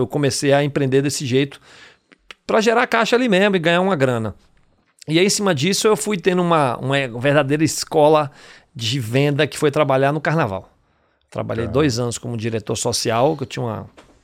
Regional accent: Bahia, Brazil; Eu tenho 45 anos, sou baiano. Nascido e criado naquela terra abençoada lá, que é a indústria da criatividade

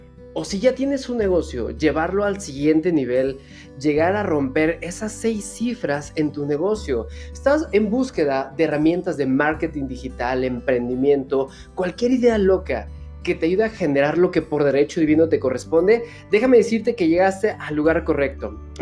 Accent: Mexico; soy empresario mexicano.

